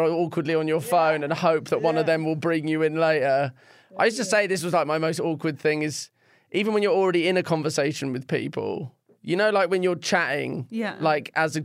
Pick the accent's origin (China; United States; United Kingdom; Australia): China; Shanghai; I grew up in China, yeah. I moved to Shanghai, yeah.